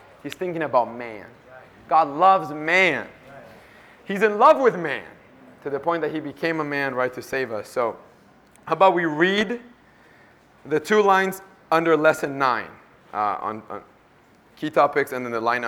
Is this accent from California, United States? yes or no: yes; Anaheim, California, United States; I am from California. I grew up in Anaheim. So I grew up going to a lot of SSTs